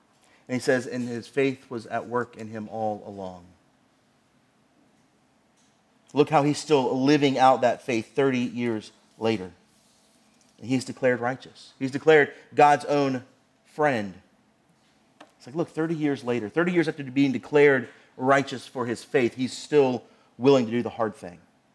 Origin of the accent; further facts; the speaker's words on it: Virginia, United States; I'm a Southerner. I'm a Virginian through and through.